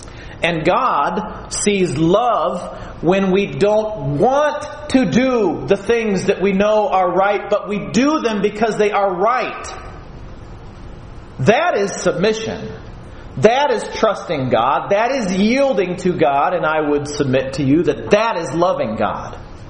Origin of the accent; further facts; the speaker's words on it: Chicago, Illinois, United States; I love my parents, and I love the Cubs and the Bears, and I grew up in Chicago, so that's where that nonsense comes from.